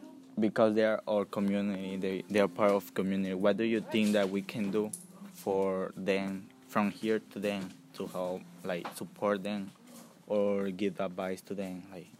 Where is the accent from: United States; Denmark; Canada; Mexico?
Mexico; and I'm 18 years old, and I'm from Mexico.